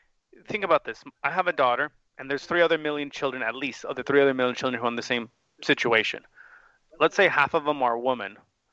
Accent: United States; It's because I'm an American, I'm a male.

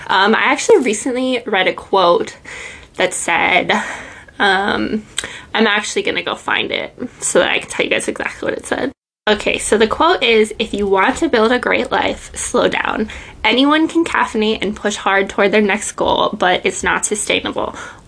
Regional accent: Minnesota, United States; It would definitely be a little winter getaway because I am from Minnesota, so if I'm gonna go on vacation, I'm trying to escape the winter and get some sunshine.

